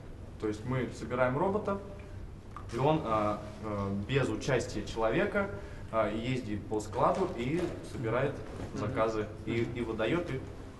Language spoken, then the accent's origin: Russian; Moscow Oblast, Russia; Из Московской области. Учусь в колледже в городе Раменское.